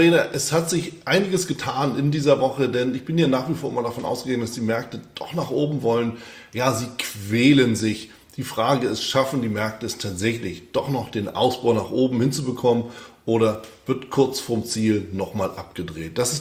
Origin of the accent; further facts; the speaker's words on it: Hamburg, Germany; Als Hamburger kann ich sagen, das ist mal was anderes.